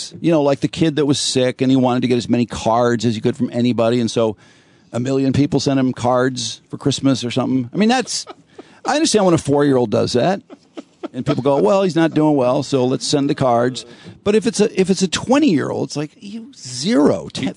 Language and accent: English; Ireland; Like, well, I've got to include, you know, Irish bands and because I'm Irish.